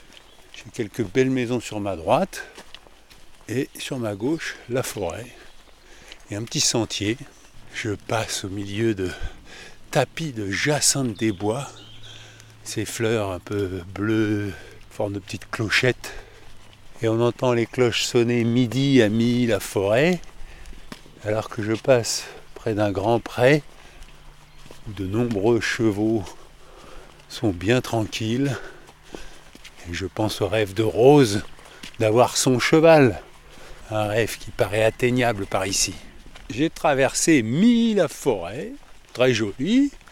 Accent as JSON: {"language": "French", "town": "Strasbourg", "region": "Grand Est", "country": "France", "said": "Je viens de Strasbourg."}